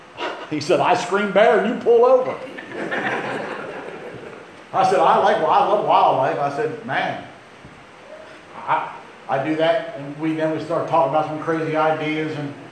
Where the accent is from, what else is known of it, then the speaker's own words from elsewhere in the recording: Philadelphia, Pennsylvania, United States; So here I come like a Dago from South Philly. Which is where I'm from. And I am Dago.